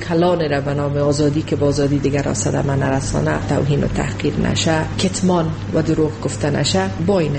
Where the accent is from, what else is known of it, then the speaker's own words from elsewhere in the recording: Afghanistan; و ما هم مثل میلیون ها دختر افغان ازدواجی که توسط فامیل ما ترتیب داده شده بود ازدواج کردم